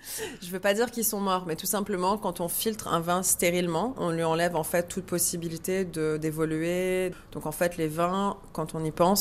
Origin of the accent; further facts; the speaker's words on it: Montreal, Quebec, Canada; now in Marseille, France; Je suis québécoise, née à Montréal.